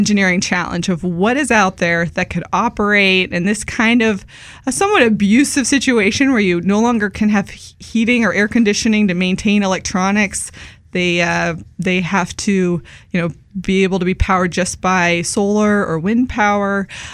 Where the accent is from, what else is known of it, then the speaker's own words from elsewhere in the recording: Amherst, New Hampshire, United States; And the name Village Green came out of my hometown. I'm from a very small town in New Hampshire.